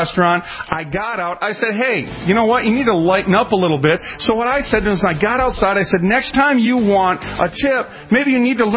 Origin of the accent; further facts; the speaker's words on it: Minnesota, United States; I said, I'm from Minnesota.